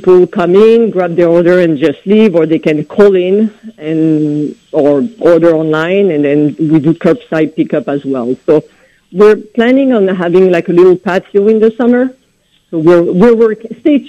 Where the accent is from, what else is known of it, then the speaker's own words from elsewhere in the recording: France; accent: French; So everything is very, very French, as you can tell by my accent.